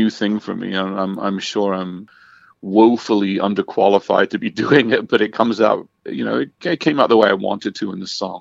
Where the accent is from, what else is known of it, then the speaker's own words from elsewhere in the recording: England, United Kingdom; As I said, I grew up in England.